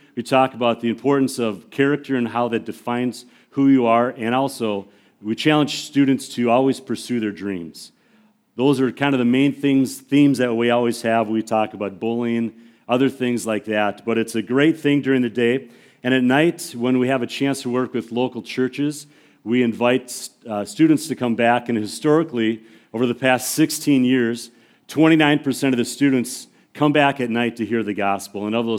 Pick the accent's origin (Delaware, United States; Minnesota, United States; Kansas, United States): Minnesota, United States; Crystal; I grew up in the Twin Cities, grew up in Crystal, and went to North Central as youth pastor for 18 years.